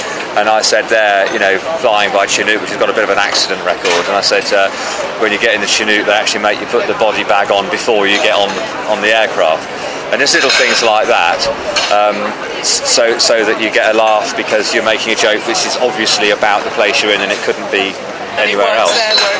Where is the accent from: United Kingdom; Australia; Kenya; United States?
United Kingdom; England; we're all the same because we're English and we're in a foreign land.